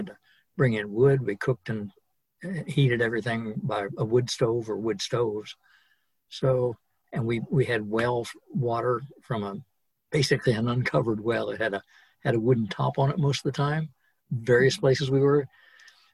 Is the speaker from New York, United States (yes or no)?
no; Ohio, United States; I came from We called ourselves tenant farmers in Ohio in that area. We lived in the edge of what was then called Appalachia. People were very poor.